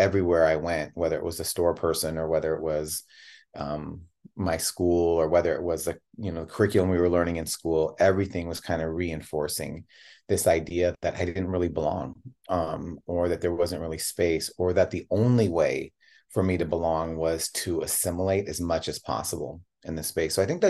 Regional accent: Chicago, Illinois, United States; born there; moved away; also born or lived in Portland; They met in Chicago, and I was born in Chicago and moved out to Portland.

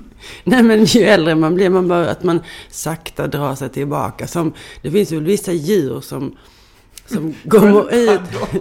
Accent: Skåne, Sweden; Men jag är ändå en skåning.

